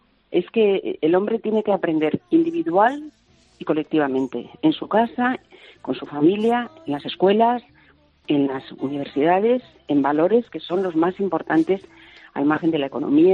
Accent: Seville, Andalusia, Spain; also born or lived in Madrid; Yo me crié en el sur, me crié en Sevilla, aunque nací en Madrid, en el barrio de Chamberí, nada menos

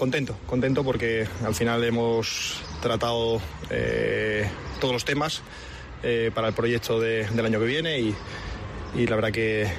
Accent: Extremadura, Spain; Me llamó en su día y creo que somos extremeños.

